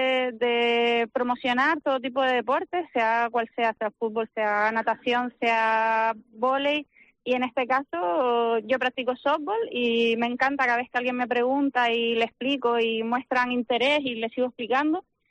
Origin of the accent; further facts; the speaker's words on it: Canary Islands, Spain; el resto somos chicas canarias.